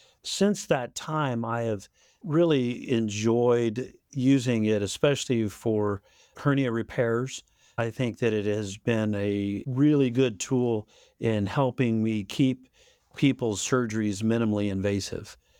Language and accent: English; Colorado, United States; moved away as an adult; also born or lived in Texas / Michigan / Indianapolis, United States; now in Rochester, United States; Well, I grew up in Colorado, and then from there I went to medical school in Texas.